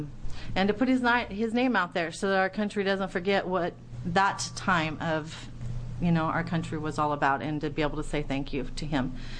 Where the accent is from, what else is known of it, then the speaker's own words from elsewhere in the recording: Tangent, Oregon, United States; I'm from Tangent, Oregon.